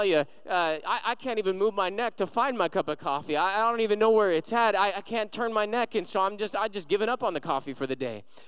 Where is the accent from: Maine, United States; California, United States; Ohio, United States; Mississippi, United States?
California, United States; Moreno Valley; also born or lived in Riverside, United States; No, I was born in Riverside Hospital and grew up in Moreno Valley with some of the people from San Bernardino who say it's ghetto.